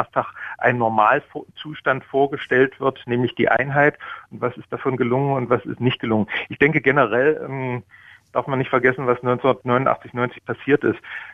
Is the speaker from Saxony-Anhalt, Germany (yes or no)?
yes; Saxony-Anhalt, Germany; also born or lived in Rathenow; Ich stamme aus Sachsen-Anhalt.